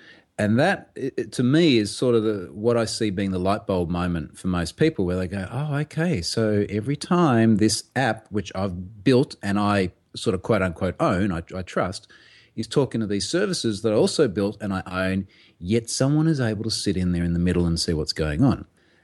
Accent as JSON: {"language": "English", "country": "Australia", "said": "I am, as you can probably hear, an Australian."}